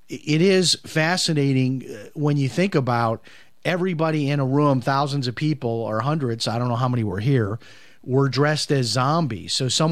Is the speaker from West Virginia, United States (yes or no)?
no; Chicago, Illinois, United States; when I was a kid growing up in Chicago, I had a high school friend